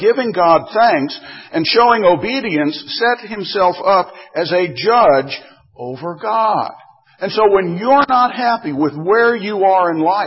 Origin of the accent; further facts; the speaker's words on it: Arizona, United States; Now, I grew up in Arizona, and we all know that Arizona is a desert.